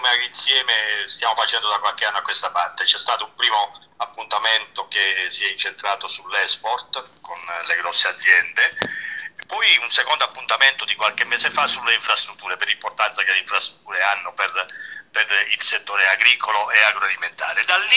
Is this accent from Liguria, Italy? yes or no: no; Basilicata, Italy; io che sono lucano